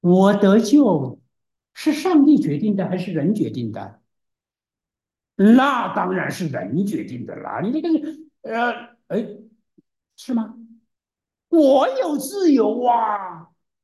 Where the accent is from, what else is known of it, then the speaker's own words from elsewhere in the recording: China; 我们中国人